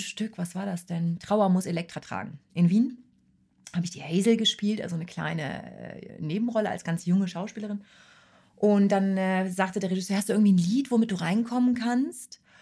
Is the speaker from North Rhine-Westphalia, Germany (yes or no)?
yes; Cologne, North Rhine-Westphalia, Germany; Als Kind, als Kölner Kind, fährt man natürlich oft den Rhein runter und fährt zum Drachenfels.